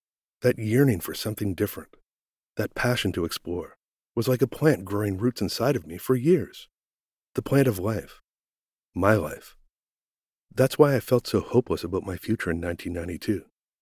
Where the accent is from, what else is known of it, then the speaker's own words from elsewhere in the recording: Nova Scotia, Canada; I'm incredibly proud to say that I'm originally from Nova Scotia.